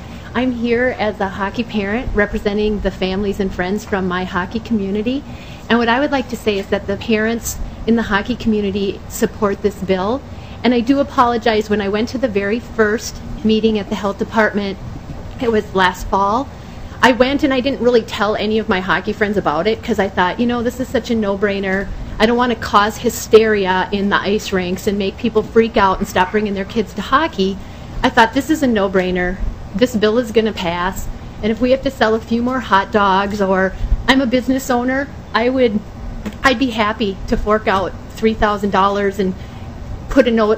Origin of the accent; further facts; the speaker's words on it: North Branch, Minnesota, United States; I'm from St. Paul, Minnesota. I grew up in North Branch, Chisago County, and for the last many, many years, Como Park area.